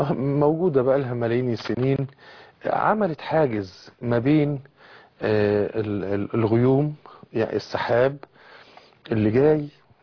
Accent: Egypt; يعني احنا عندنا في مصر والبلاد العربيه قد نرى المطر في ايام معدوده في السنه

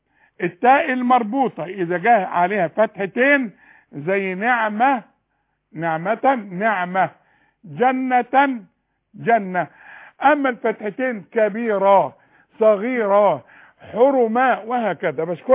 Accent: Cairo, Cairo Governorate, Egypt; born there; خدي بالك انا امي من الشرقية وابويا من الشرقية، بس انا اتولدت بقى في سيدنا الحسين

